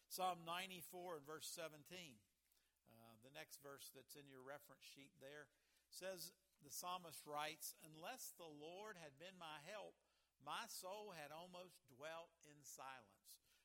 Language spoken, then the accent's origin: English; West Virginia, United States; We're even from different. I'm from Fayette County. Anybody here from Fayette County? Anybody from Southern West Virginia?